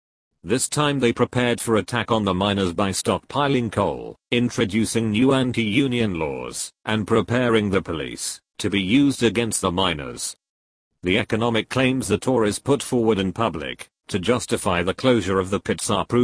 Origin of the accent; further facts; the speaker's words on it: Blackwood, Wales, United Kingdom; an MP for a mining town, my hometown of Blackwood